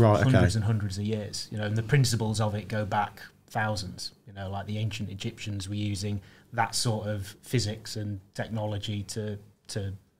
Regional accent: Manchester, North West England, United Kingdom; I'm from Manchester.

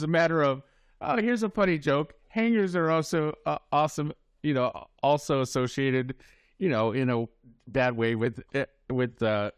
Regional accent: Midwest, United States; You know, I'm from the Midwest or whatever.

